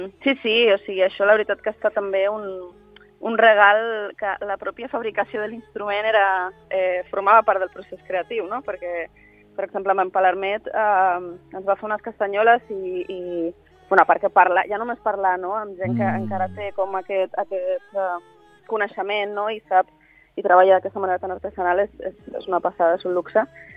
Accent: Ibiza, Balearic Islands, Spain; com a eivissenca, doncs és un honor poder-li donar un espai

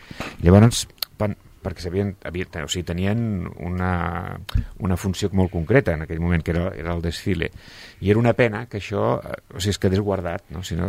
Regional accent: Barcelona, Catalonia, Spain; he estat visquent a Barcelona durant molts anys, bueno, vaig néixer a Barcelona

